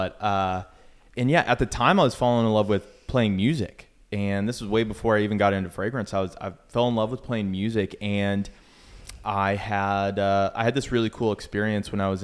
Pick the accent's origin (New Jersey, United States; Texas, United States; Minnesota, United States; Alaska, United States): Minnesota, United States; Minneapolis; When I grew up in Minneapolis, Minnesota, or the suburbs of Minneapolis.